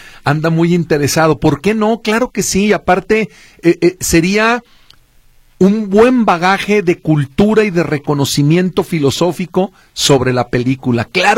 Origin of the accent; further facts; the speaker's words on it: Mexico; Idiosincrasia y una historia completa de nuestra vida como mexicanos